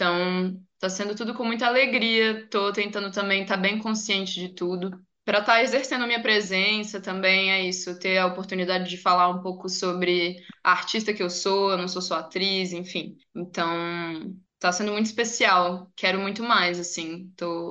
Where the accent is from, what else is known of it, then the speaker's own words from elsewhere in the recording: Brasília, Federal District, Brazil; Eu sou de Brasília